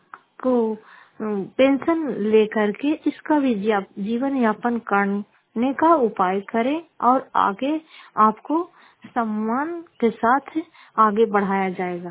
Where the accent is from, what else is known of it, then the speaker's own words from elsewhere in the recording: Fatehpur, Bihar, India; घर फतेहपुर, पंचायत मकरौता, जिला नालंदा, कराल पसरा प्रखंड की निवासी हूँ।